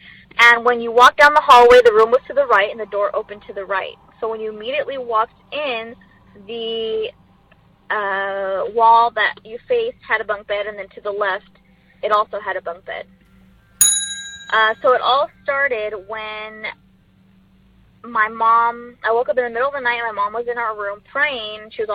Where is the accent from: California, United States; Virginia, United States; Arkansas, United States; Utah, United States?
California, United States; I'm from California.